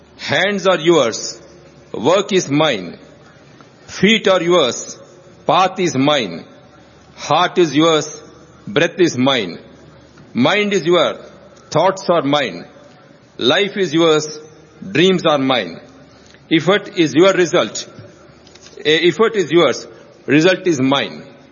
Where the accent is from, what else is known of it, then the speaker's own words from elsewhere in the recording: Anantapur, Andhra Pradesh, India; because I'm from Anantapur.